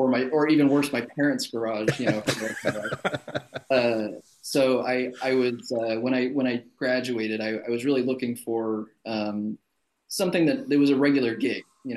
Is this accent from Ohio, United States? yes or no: no; Lincoln, Nebraska, United States; I come from a relatively small town. I'm from Lincoln, Nebraska, and they don't make a lot of movies in Lincoln, Nebraska.